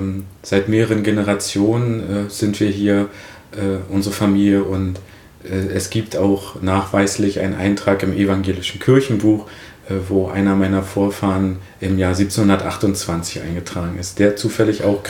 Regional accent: Templin, Brandenburg, Germany; Auf jeden Fall ist es meine Heimatstadt, also dieser Begriff Heimat. Dann ist es auch eine Stadt, die sehr von Gästen lebt. Wir sind eine Tourismushochburg in Brandenburg und haben sehr viele Besucher.

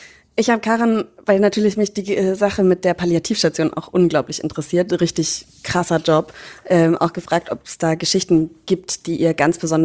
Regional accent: Bavaria, Germany; ich komme ja aus Franken.

